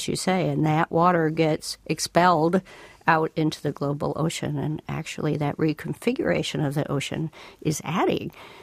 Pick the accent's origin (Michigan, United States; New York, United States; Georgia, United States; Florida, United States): Michigan, United States; Detroit; I grew up in Detroit, and it's kind of an interesting bit.